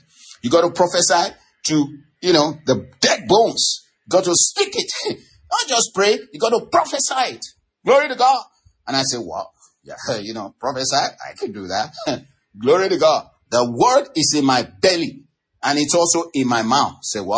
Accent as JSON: {"language": "English", "country": "Nigeria", "said": "And I'm a Nigerian, and I'm coming to my own home country."}